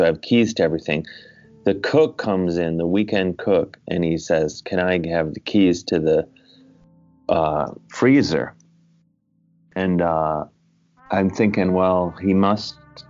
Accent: University Heights, Ohio, United States; I grew up in University Heights, Chris, as you may have recall.

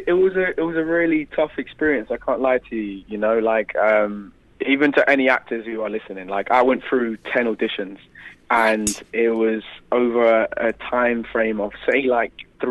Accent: London, United Kingdom; my hometown, London

